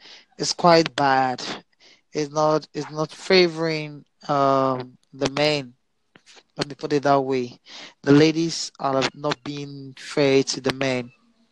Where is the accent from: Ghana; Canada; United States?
Ghana; I'm from Ghana.